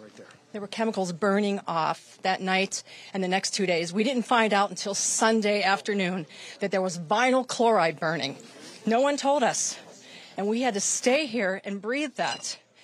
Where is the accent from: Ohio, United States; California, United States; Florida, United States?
Ohio, United States; East Palestine; I'm from East Palestine, 27-year resident.